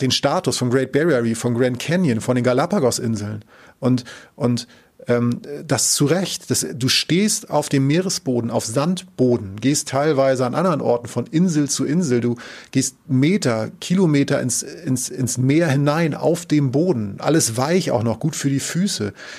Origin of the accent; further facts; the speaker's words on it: Northern Germany, Germany; ich komme ja aus Norddeutschland